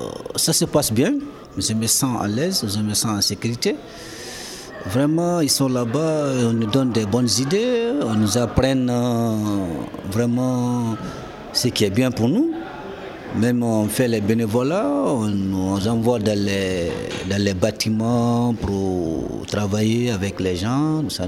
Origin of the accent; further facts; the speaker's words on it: Paris, Île-de-France, France; French is a second language; Bon, avant tout, je suis parisien, je supporte le Paris.